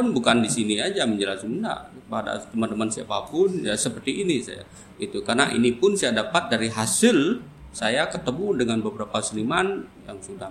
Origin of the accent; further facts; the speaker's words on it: Bali, Indonesia; karena saya memang dari Bali jadi kan tahu ya gitu.